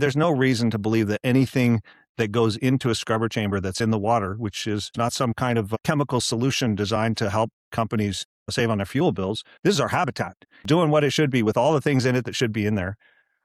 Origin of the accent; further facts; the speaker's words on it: Alaska, United States; Yeah, I grew up here in Southeast Alaska and we're just very deeply connected to the marine waters.